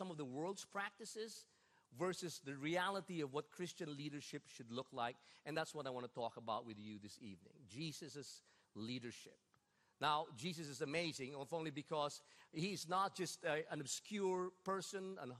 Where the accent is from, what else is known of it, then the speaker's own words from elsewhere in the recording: Philippines; because we're from the Philippines, what are the benefits of the Philippines? It's very hot and it's humid, which keeps us looking young.